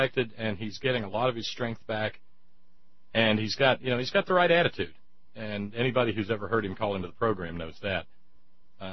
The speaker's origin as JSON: {"language": "English", "region": "West Virginia", "country": "United States", "said": "\"Well, you know, we're from West Virginia.\""}